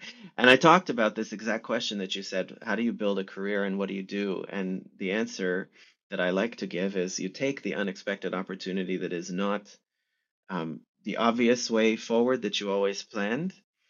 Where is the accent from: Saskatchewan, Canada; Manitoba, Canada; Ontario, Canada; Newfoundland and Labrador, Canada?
Ontario, Canada; Toronto; also born or lived in Niagara Falls; now in Montreal, Canada; I'm originally from Ontario. I was born in Niagara Falls, and I grew up in Toronto, and now I live in Montreal.